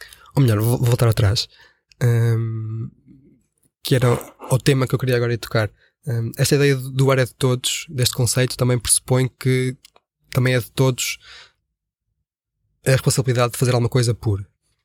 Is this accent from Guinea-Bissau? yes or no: no; Portugal; Será que somos nós, portugueses e portuguesas, que somos poupadinhos nesta questão